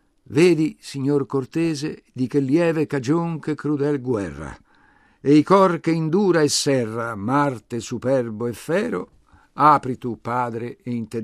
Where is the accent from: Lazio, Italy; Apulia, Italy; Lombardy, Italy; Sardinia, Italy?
Lazio, Italy; Rome; accent: Roman; Nel mio dialetto, nel dialetto che risuonava e in buona parte tuttora risuona nelle strade di Roma.